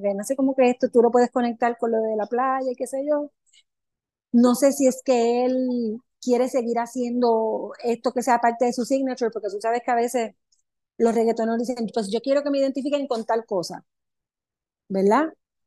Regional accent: Puerto Rico; con lo que somos nosotros los puertorriqueños

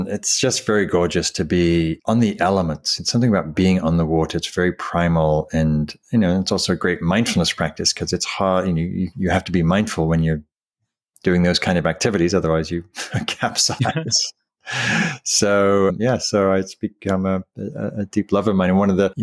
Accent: North East England, United Kingdom; Now, I grew up in Northumberland, which is on the Scottish border in England. And it's a very wild landscape, wild windswept beaches and beautiful countryside.

